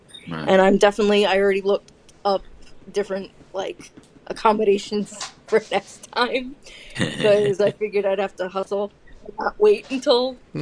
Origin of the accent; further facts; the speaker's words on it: New York, United States; I'm from New York. So, what do you want?